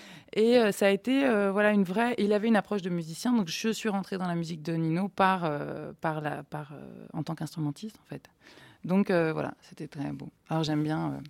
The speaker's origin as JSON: {"language": "French", "country": "Italy", "said": "il est italien, je suis italienne"}